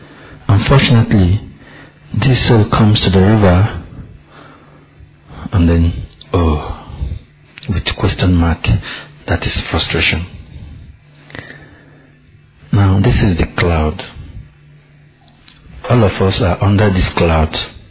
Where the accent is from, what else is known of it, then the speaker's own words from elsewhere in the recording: Nigeria; I'm from Nigeria.